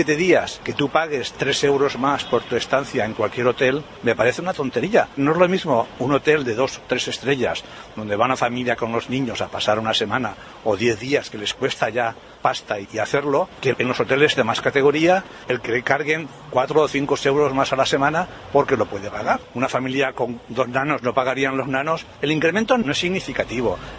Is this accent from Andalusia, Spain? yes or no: no; Catalonia, Spain; Yo soy catalán, tengo muchos amigos y familia en Cataluña